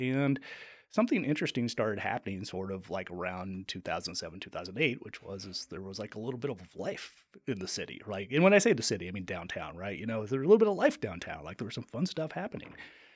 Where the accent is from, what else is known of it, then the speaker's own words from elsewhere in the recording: Lexington, Kentucky, United States; I came back to Lexington. When I say come back, actually, I grew up here in Kentucky, and I went to the University of Kentucky for undergrad